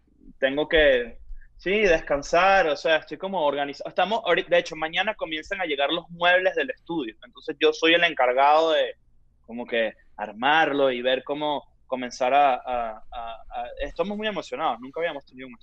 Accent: Spain; Lo que pasa es que yo también soy española

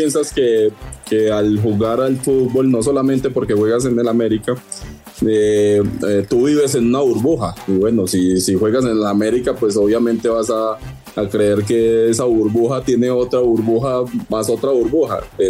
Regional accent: Colombia; imagínate que yo soy de Colombia

